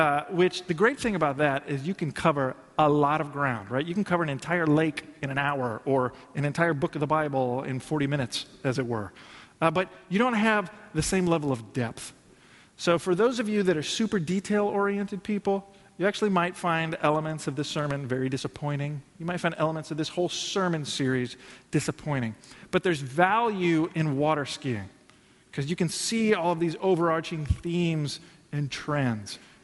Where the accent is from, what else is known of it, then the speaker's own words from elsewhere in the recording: St. Louis, Missouri, United States; I was born and raised here in St. Louis